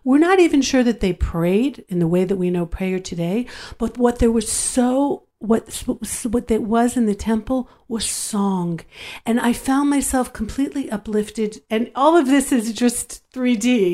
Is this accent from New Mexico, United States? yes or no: no; Los Angeles, California, United States; even as a young girl growing up in Los Angeles, this was my fire.